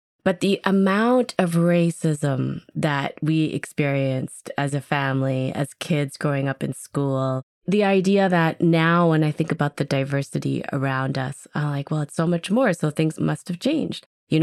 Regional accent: Toronto, Ontario, Canada; now in New York City, United States; I grew up in Toronto.

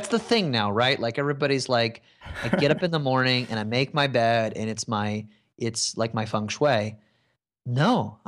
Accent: United States; this is what I'm told as an American

